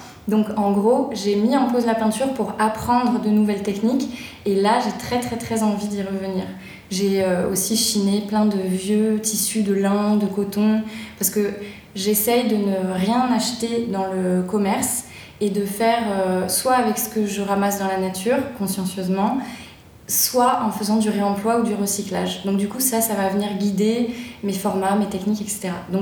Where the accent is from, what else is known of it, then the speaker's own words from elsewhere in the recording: Alès, Occitanie, France; je suis née à Alès. Petite ville, ancienne ville minière dans les Cévennes. J'ai fait mon parcours scolaire là-bas et ensuite j'ai fait les Beaux-Arts de Montpellier. Donc je suis restée pas mal dans le Midi.